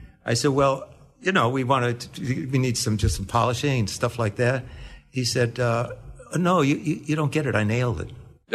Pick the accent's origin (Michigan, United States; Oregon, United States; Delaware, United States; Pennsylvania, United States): Michigan, United States; Detroit; And I was brought up in Detroit. We're almost identical in age.